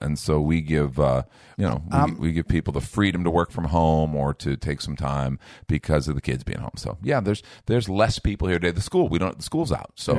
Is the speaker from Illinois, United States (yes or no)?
yes; Chicago, Illinois, United States; But I grew up in Chicago, and there was a big Jesus movement.